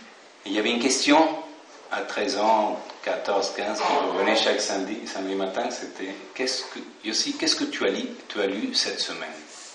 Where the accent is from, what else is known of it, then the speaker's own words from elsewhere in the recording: Buenos Aires, Argentina; born there; French is a second language; also born or lived in Paris, France; Mon père est yougoslave, c'est José. Je suis né en Argentine, à Buenos Aires, il y a 44 ans. Et puis, j'ai passé quelques années de mon enfance à Paris. Alors, ça explique mon français.